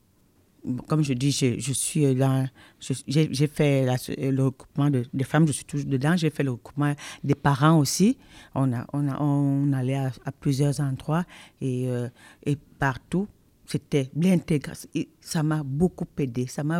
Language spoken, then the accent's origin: French; Cameroon; now in Canada; je suis parti du Cameroun. Du Cameroun, on connaissait seulement Montréal, Québec.